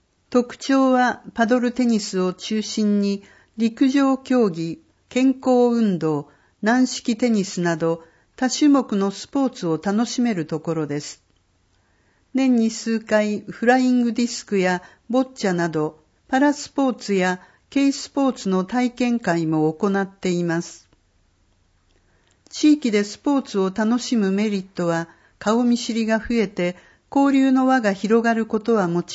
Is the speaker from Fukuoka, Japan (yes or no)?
no; Fukui, Japan; now in Tsu, Japan; 故郷の福井県に比べて温暖で雰囲気も明るく、山もあり海もある素敵な街だと思います。